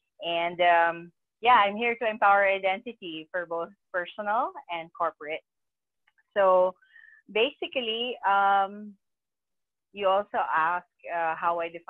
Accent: Philippines; I'm from the Philippines

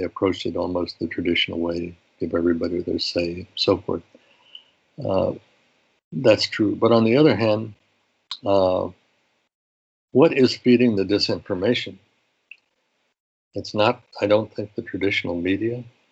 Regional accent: Kansas City, Missouri, United States; I think I grew up in Kansas City

